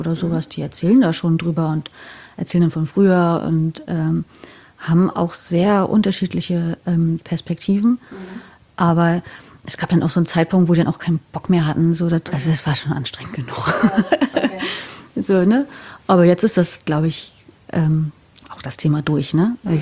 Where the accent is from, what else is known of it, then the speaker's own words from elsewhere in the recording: East Germany, Germany; ja, ich komme halt quasi aus dem Osten